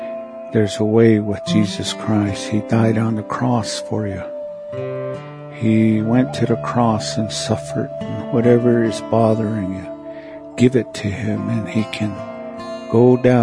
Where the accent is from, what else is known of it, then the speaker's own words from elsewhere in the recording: Tuba City, Arizona, United States; I was born and raised in Tuba City, Arizona. I'm a Navajo Indian.